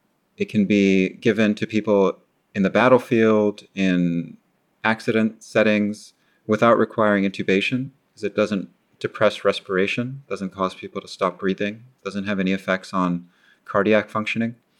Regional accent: California, United States; Growing up in the Bay Area, every year we had the same story from the cop who came with the suitcase of drugs

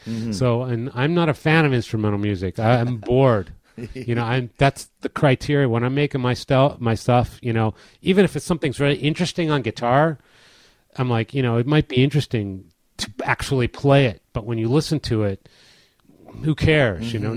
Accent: Baltimore, Maryland, United States; yeah, well, I'm playing my hometown, Baltimore, Maryland.

